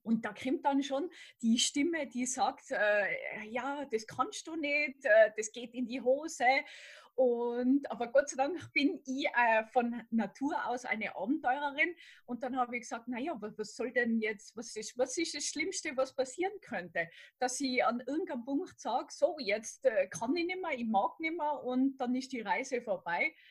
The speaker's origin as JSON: {"language": "German", "town": "Innsbruck", "region": "Tyrol", "country": "Austria", "tie": "born or raised there", "said": "von Innsbruck, von meiner Heimat, bis nach Sizilien fahren"}